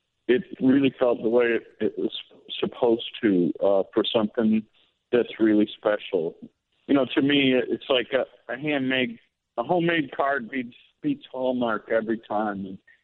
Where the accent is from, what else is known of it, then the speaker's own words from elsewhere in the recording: Batavia, United States; I grew up in Batavia, but my family doesn't have a house anymore, but we still have the lake house.